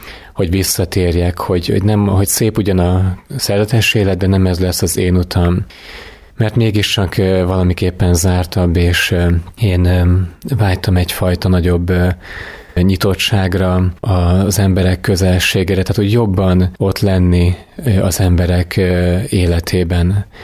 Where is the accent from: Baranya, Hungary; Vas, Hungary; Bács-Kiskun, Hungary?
Bács-Kiskun, Hungary; Kiskunfélegyháza; A felszentelésem után egy évet töltöttem szülővárosomban, Kiskunfélegyházán